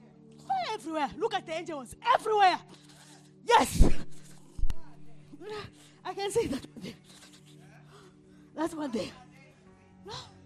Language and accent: English; Lusaka, Lusaka Province, Zambia; I'm from Lusaka, Zambia.